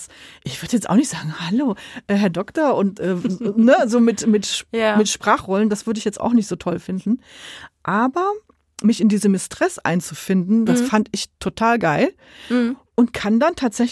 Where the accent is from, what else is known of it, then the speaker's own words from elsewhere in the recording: Cologne, North Rhine-Westphalia, Germany; ich bin Kölnerin und von daher gehört das Verkleiden für mich dazu.